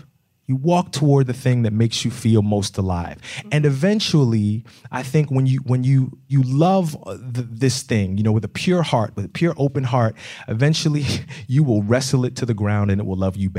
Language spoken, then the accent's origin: English; Philadelphia, Pennsylvania, United States; I mean, I grew up in Philly, real talk.